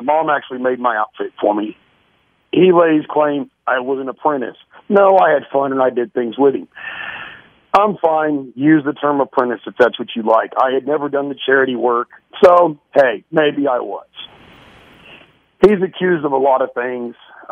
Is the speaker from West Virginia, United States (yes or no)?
no; Coffeyville, Kansas, United States; I came from Southeast Kansas, a small town in Coffeyville down there.